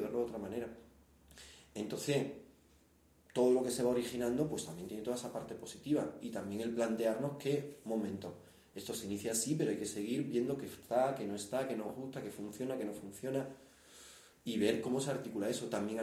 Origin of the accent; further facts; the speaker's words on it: Jerez, Andalusia, Spain; also born or lived in France; now in Madrid, Spain; Tú eres migrante, yo soy de aquí. Bueno, yo no soy de aquí, yo soy de Jerez, me fui a Francia, ahora estoy en Madrid.